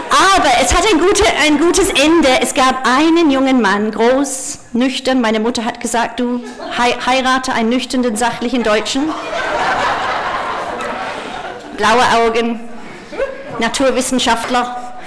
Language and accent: German; England, United Kingdom; German is a second language; now in Germany; Ich komme ursprünglich aus England. Das hört man in dem Akzent. Oder von woanders. Und obwohl ich jetzt ganz stolze eingebürgerte Deutsche bin seit einem Jahr, ich bin ein Brexit-Flüchtling.